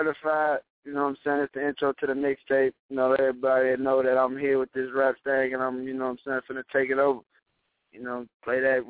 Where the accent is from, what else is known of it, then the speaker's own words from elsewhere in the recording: Chicago, Illinois, United States; And I'm from Chicago, too.